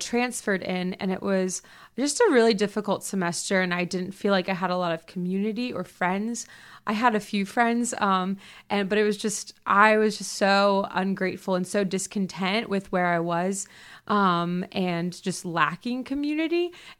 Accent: Richmond, Virginia, United States; I'm from Richmond, Virginia, and I came here from Columbia International University in South Carolina.

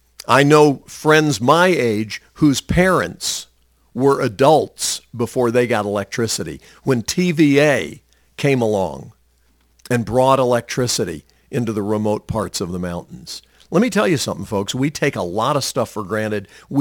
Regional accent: United States; But I'm an American, and I'm glad to be a citizen of this country and blessed to live here.

